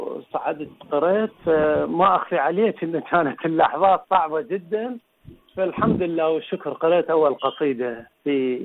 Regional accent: Iraq; now in Lebanon; كنت متمسك بحب أهل البيت سلام الله عليهم، إلى أن طلعت من العراق إلى لبنان

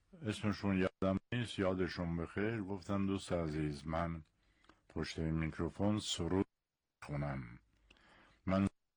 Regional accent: Tabriz, East Azerbaijan, Iran; also born or lived in Tehran; من در روز اول بهمن سال 1322 در تبریز متولد شدم. بنا به دلایل خانوادگی به تهران رفتم. یک مقداری از دوره دبیرستان رو در تهران خوندم. سپس مجدداً برگشتیم به زادگاهمون تبریز

